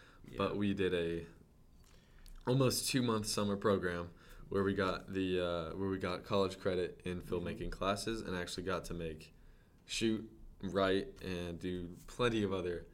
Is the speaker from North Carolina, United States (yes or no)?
no; Tennessee, United States; I am from Tennessee.